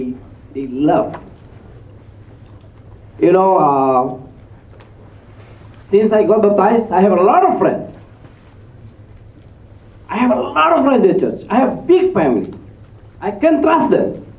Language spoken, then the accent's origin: English; Medan, North Sumatra, Indonesia; English is a second language; Because this is my hometown. Medan is my hometown, and I know the people there very, very, very.